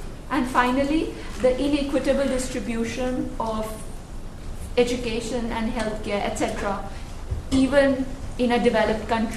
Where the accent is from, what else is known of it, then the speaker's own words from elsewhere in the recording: Pakistan; I am from Pakistan originally, and I am doing a master's here.